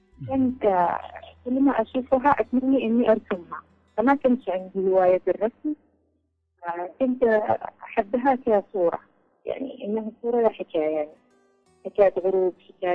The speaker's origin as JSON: {"language": "Arabic", "town": "Taiz", "region": "Taiz Governorate", "country": "Yemen", "said": "أول فرصة عمل يعني مشروع الأجر كان مع موثق عندنا في تعز"}